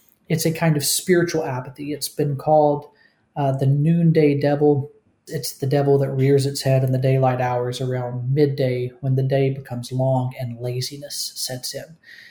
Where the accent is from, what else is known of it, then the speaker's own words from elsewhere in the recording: the South, United States; And that's a description that, as a Southerner, I can tell you is extremely accurate.